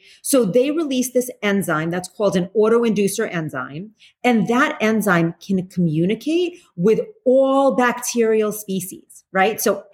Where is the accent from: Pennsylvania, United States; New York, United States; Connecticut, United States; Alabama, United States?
New York, United States; New York City; You know, I grew up in New York City. And so, you know, New York City is the perfect example of a biofilm